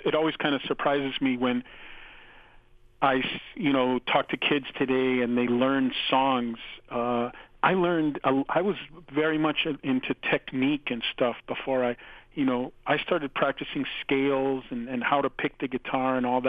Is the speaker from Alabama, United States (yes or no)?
no; New Mexico, United States; I loved all kinds of Latin music, sort of Mexican music, growing up in New Mexico.